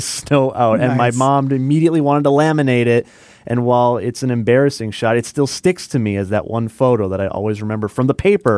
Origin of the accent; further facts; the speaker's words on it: Fond du Lac, Wisconsin, United States; I still remember when I was growing up in Fond du Lac, there was a impromptu ice rink that the city made at Lakeside Park.